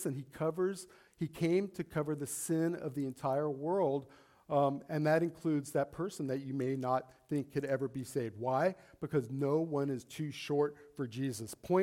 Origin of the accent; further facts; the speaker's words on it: Las Vegas, Nevada, United States; I grew up in Las Vegas, and I always kind of go back to Las Vegas, but I did. Hey, I lived there for most of my life.